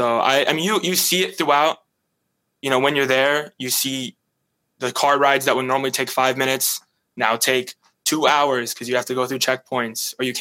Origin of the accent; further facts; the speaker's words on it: United States; I'm American, so I don't witness it